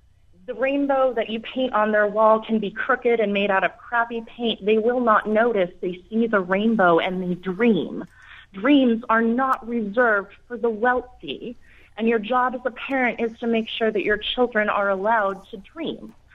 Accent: Utah, United States; I come from Utah. It's Mormon country. I was raised to a Baptist school. I was raised as a religious fundamentalist, basically.

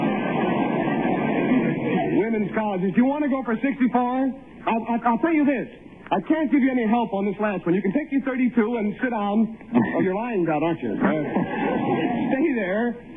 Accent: Maryland, United States; Goucher is in Maryland, my home state. Goodness, I run around with Goucher girls as a kid.

